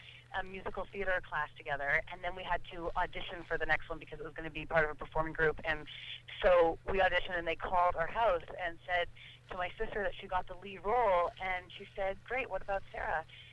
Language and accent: English; Vancouver, British Columbia, Canada; I did. I grew up in Vancouver.